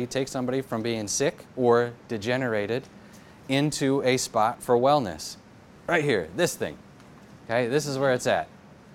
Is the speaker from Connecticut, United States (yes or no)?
no; Minnesota, United States; So this is a guy, I'm from Minnesota, and you always got to pick on Wisconsin